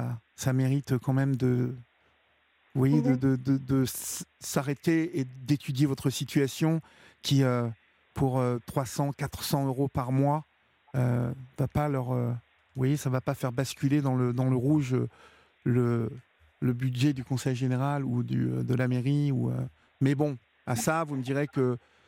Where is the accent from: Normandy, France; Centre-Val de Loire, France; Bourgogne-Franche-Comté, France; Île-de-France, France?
Normandy, France; Moi, je sais que je viens de l'Eure, donc il semble me souvenir qu'il y avait... quelque chose comme 5 ou 6 circonscriptions.